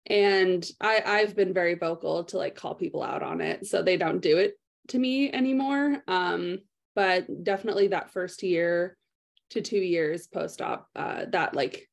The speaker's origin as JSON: {"language": "English", "country": "Ireland", "said": "I'm Irish, so come at me."}